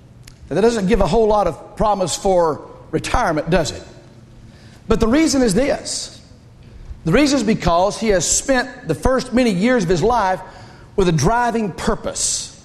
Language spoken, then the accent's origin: English; United States; And as an American, I take a great deal of pride